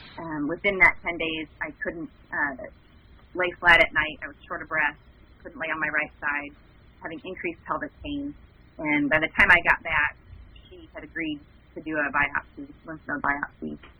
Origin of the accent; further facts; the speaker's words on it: Iowa, United States; moved away as an adult; I'm originally from Iowa. I was brought down here 14 years ago and when we got married, and I'm just enjoying Texas.